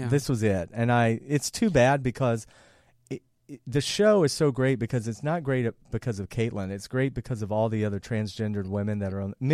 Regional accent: the South, United States; And I'm from the South. I can say that.

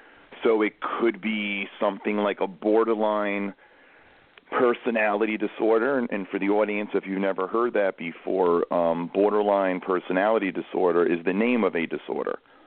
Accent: Bronx, New York, United States; Someone who went out, you know, to like when I grew up in the Bronx

